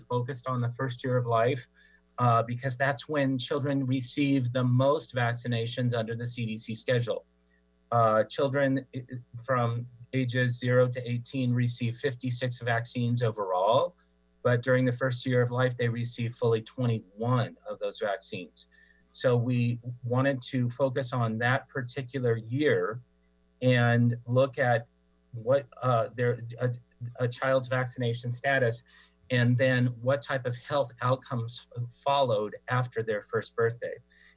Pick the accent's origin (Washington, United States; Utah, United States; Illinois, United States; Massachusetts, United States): Washington, United States; Tri-Cities; now in California, United States; I was, I am a homeboy. I'm a Coug. I went to Washington State for my graduate studies, and also am from the Tri-Cities.